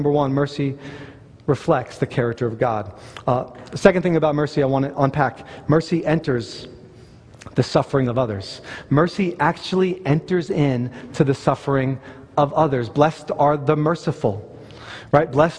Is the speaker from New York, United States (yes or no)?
yes; New York, United States; I'm a New Yorker. I don't have to tell you.